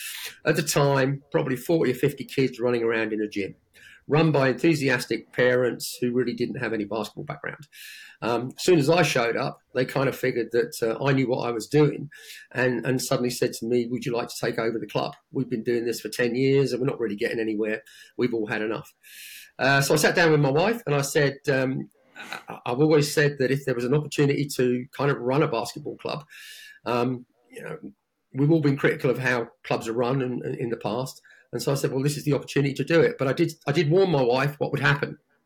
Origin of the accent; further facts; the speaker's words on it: Luton, East of England, United Kingdom; I grew up in Luton, where we had something like 20 teams at one stage.